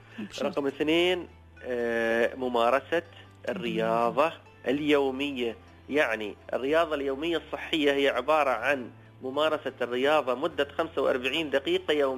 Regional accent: United Arab Emirates; إحنا من أهل الإمارات

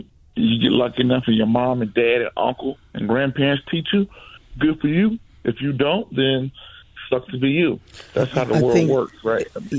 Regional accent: Waynesboro, Georgia, United States; And in my hometown in Georgia, from a small town called Waynesboro, Georgia, and at the time, the then mayor was excited about everything I was doing, that I left home

